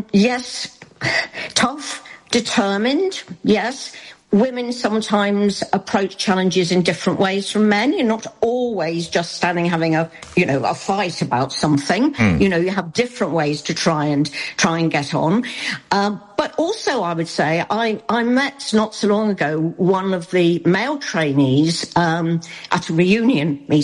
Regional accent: Leicester, East Midlands, United Kingdom; even though I come from Leicester in the Midlands, as you know well.

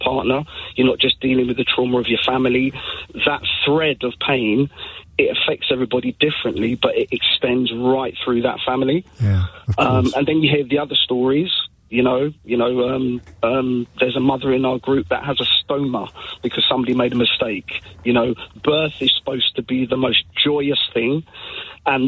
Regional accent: Nottingham, East Midlands, United Kingdom; I'm a dad from Nottingham

